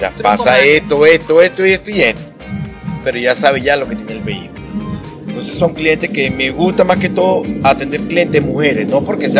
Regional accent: Caracas, Capital District, Venezuela; now in Maracay, Venezuela; no vengo de una zona privilegiada, yo vengo de barrio, de cargar bombona, de cargar, montarme en un jeep, yo vengo de Mamera, de Antímano, yo soy de barrio.

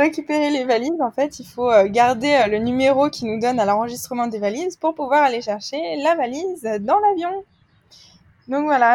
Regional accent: France; j'ai été élevée en France avec des valeurs françaises

